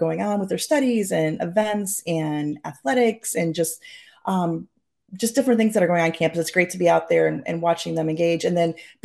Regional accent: DeWitt, Iowa, United States; I am, for the most part. I grew up in DeWitt, Iowa. Okay. So which is part of the Quad Cities, and then moved here when I got married.

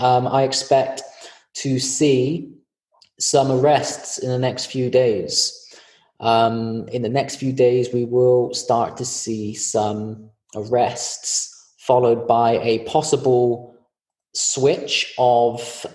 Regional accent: United Kingdom; I don't know if it's because I'm British or just the way I am

